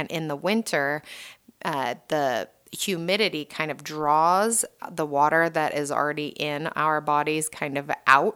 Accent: Hawaii, United States; moved away; I'm actually born and raised in Hawaii. So when I moved here, it was traumatic

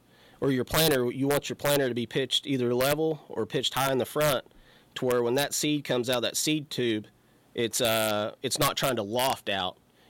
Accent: Elk City, United States; I was born and raised here in Elk City. I'm a fifth generation cotton farmer.

